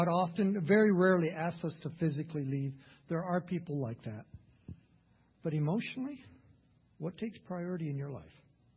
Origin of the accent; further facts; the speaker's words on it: Ethiopia; We don't wear watches in Ethiopia, so it's a very fluid time.